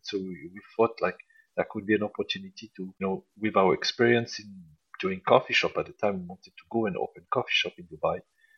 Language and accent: English; France; So I'm from France